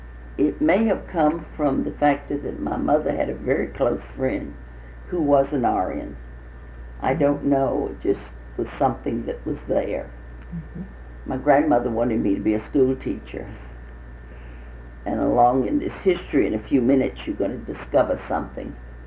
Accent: Macon, Georgia, United States; I was born in Macon, Georgia on August the 10th, 1931. I grew up there in Macon, started school at Bruce Elementary School, and had a pretty good youth running around the neighborhood.

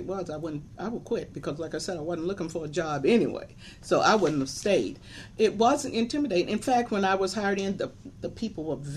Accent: Tennessee, United States; moved away as an adult; now in Lansing, United States; I am originally from Tennessee, and I moved from Tennessee to Lansing after high school.

